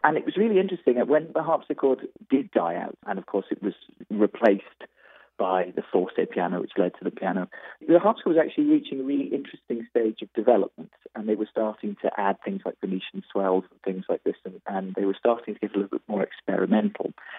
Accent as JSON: {"language": "English", "region": "Wales", "country": "United Kingdom", "said": "I was sort of the wild kid over there, you know, and I was from Wales. And so everybody knew I was the one with the weird accent who played the weird music."}